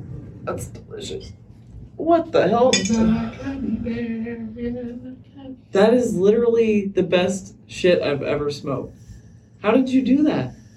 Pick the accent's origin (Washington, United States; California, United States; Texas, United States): Washington, United States; Seattle; Originally White Center, and then we moved over kind of by Lincoln Park, if anybody knows where that is. It's like a really cool park in West Seattle, right by the ferry docks.